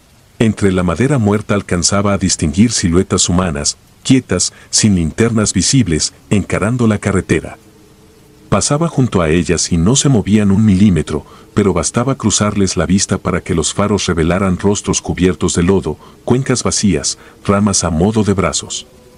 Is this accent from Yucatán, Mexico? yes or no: no; Saltillo, Coahuila, Mexico; born there; nací en Saltillo y llevo 2 décadas al volante de cualquier cosa que tenga 12 ruedas o más.